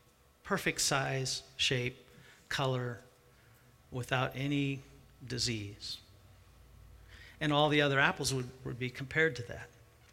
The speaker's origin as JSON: {"language": "English", "region": "Washington", "country": "United States", "tie": "born or raised there", "said": "I grew up in Central Washington, and almost everybody I went to school with, their dads had an orchard."}